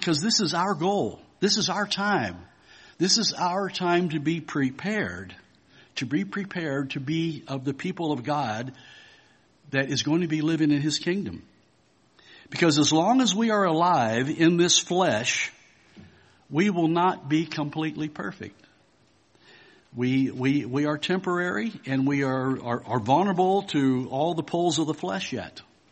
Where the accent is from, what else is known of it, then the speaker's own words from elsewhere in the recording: Cincinnati, Ohio, United States; I grew up in the Cincinnati area here. And over on the western side on a farm is where I was born and grew up.